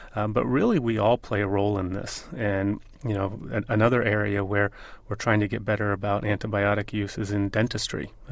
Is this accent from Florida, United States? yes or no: yes; Florida, United States; And I grew up in Florida, where the orange crops are very important, but they're not that important.